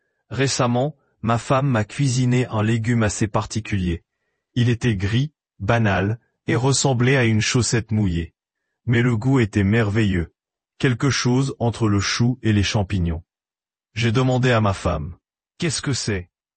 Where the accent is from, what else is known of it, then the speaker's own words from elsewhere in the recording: Belarus; French is a second language; Je suis originaire de Biélorussie, et quand j'étais enfant, je voyais souvent à la télévision des publicités pour un jus